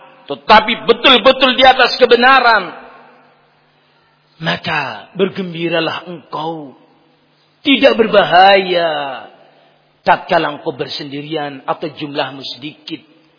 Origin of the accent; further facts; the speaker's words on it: Java, Indonesia; Bahasa Jawa. Saya orang Jawa Pak.